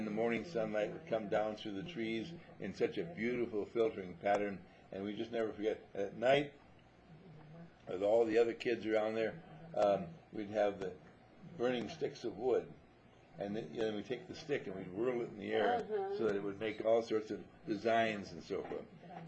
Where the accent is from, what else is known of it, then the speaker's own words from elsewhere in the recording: Wisconsin, United States; This was in California farming, and I was raised in Wisconsin farming, quite different.